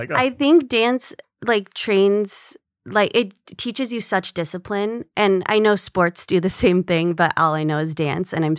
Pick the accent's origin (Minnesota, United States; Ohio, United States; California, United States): California, United States; Agoura Hills; Yeah, I grew up in Agora. Do you know the valley?